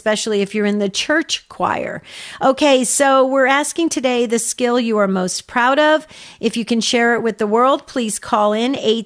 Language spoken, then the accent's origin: English; New Jersey, United States; the people that ran the town where I grew up in New Jersey